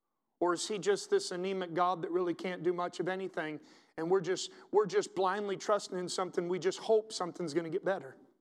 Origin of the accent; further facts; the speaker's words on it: the South, United States; We don't say amen because we're from the South.